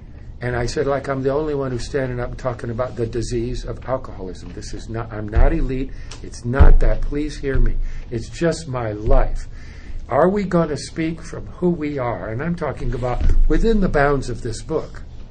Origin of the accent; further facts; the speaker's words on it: Italy; also born or lived in Europe; I grew up in Europe, so we would get our presents, our Christmas presents, from the United States. My parents would arrange for it to come over. And so we're in Italy, and I'm 5 years old.